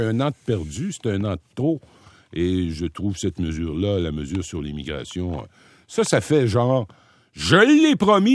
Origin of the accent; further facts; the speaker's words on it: Rimouski, Quebec, Canada; born there; C'est ma région natale, là, Rimouski, tout ça, c'est magnifique pour aller faire du tourisme